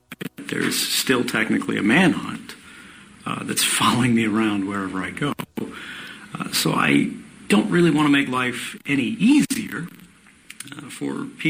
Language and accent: English; United States; there are a lot of reforms that I feel, as an American, desperately need to be made.